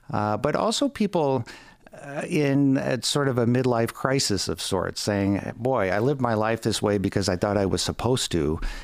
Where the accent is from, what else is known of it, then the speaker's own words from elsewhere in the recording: Midwest, United States; And I certainly took that as a compliment growing up in the Midwest.